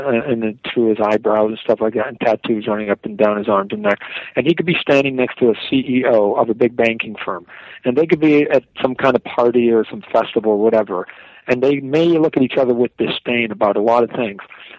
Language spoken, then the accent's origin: English; Canada; Well, I'm Canadian.